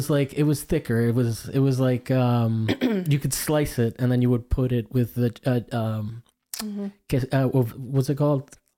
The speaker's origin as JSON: {"language": "English", "town": "Miami", "region": "Florida", "country": "United States", "tie": "born or raised there", "said": "I grew up in Miami, so I saw a lot of Cuban artists"}